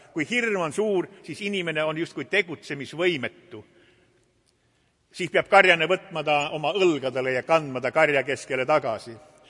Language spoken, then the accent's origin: Estonian; Antsla, Võru County, Estonia; Mina kasvasin Antslas, Antsla linnas, Soodana 9.